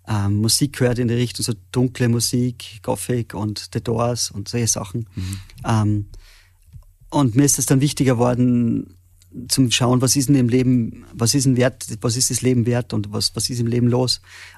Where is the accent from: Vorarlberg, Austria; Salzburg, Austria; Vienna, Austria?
Salzburg, Austria; now in Villach, Austria; ich bin aus Salzburg und lebe jetzt in Villach.